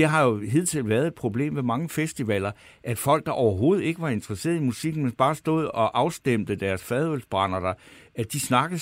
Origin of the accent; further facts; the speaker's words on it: Svendborg, Region of Southern Denmark, Denmark; Jeg har så selv været i Svendborg, hvor jeg kommer fra